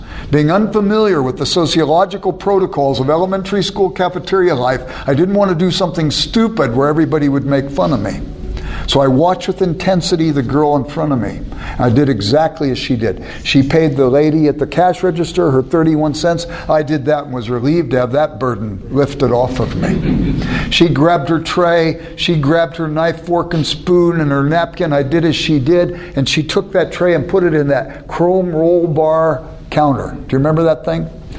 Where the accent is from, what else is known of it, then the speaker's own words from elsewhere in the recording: Los Angeles, California, United States; I grew up very poor in South Central Los Angeles, a real rough part of Los Angeles.